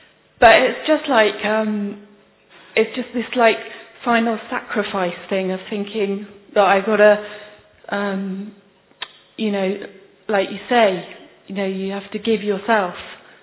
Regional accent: Oxford, South East England, United Kingdom; from Oxford

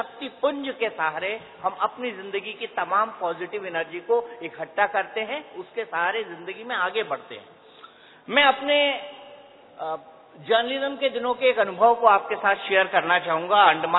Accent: Madhya Pradesh, India; मैं जहां पर रहता था, जो मेरा गांव था मध्य प्रदेश में

